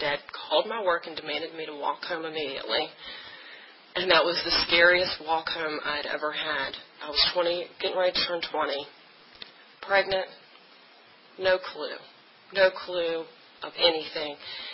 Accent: New Kent, Virginia, United States; She and I grew up in New Kent together in Pampers.

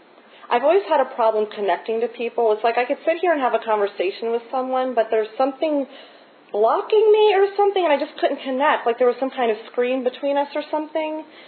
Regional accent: Charlottesville, Virginia, United States; I grew up in Charlottesville, and I was a very awkward kid.

